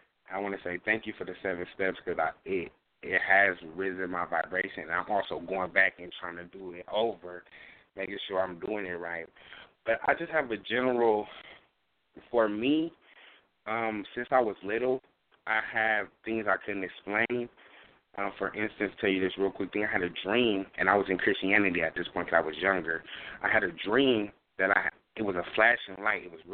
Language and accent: English; Richmond, California, United States; I'm from Richmond, California.